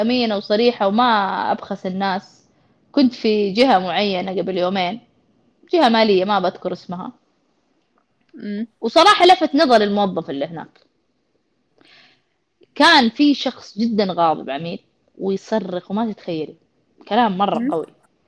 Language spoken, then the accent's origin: Arabic; Saudi Arabia; المشكله الاولى عندنا في السعوديه بصراحه